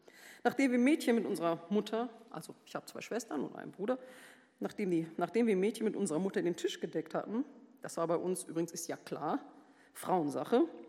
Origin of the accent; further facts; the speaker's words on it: Germany; also born or lived in Syria; meine Kindheit und Jugend in Syrien und in Deutschland, ich war also eigentlich immer in den Sommerferien in Syrien